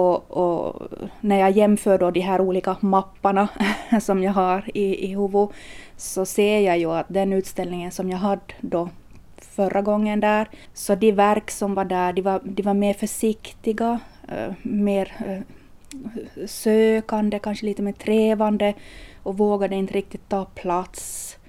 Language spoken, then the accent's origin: Swedish; Nykarleby, Ostrobothnia, Finland; Jag är ju uppvuxen i Soklot och Nykabi, så här är ju barndomstrakterna.